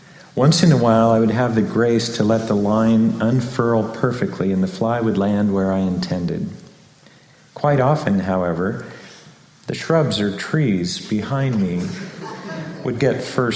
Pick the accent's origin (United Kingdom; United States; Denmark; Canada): United Kingdom; Scotland; But I'm Scottish, and I love it.